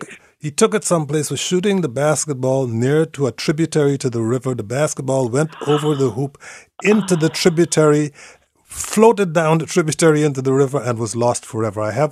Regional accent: Guyana; when I was a kid growing up in Guyana, South America, I did not get an allowance.

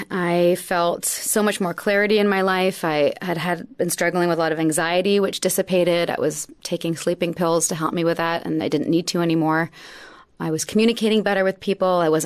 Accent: Vancouver, British Columbia, Canada; in my hometown of Vancouver, which had never been done before.

